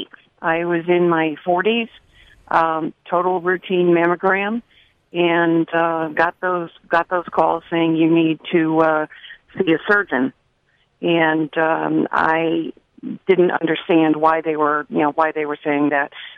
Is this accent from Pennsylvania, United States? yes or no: no; Naugatuck, Connecticut, United States; also born or lived in Waterbury; I'm from Naugatuck. I lived in Waterbury for 35 years.